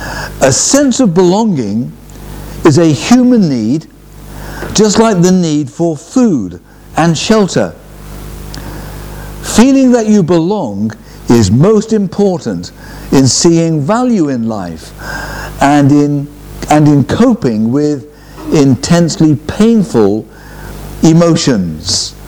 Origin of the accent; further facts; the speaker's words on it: Liverpool, North West England, United Kingdom; born there; I also support Liverpool because I was born in Liverpool